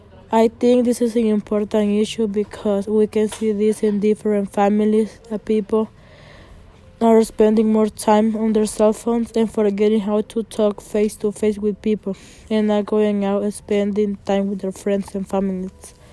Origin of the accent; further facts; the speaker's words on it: El Salvador; I am 60 years old. I am from El Salvador.